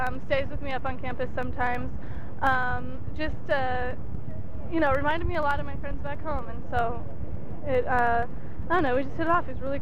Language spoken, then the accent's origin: English; Nevada City, California, United States; I'm from up north, a little town by Lake Tahoe called Nevada City, which has a similar problem.